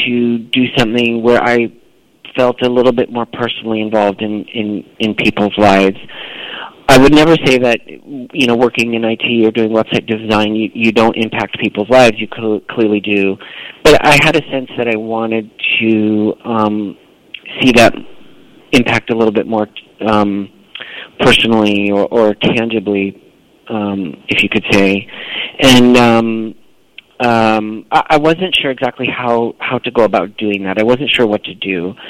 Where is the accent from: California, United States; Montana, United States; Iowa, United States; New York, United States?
Iowa, United States; Slater; I grew up in a very small town in Iowa, actually, called Slater, Iowa, which I believe the population is about 1,200 or so. Is a small farming community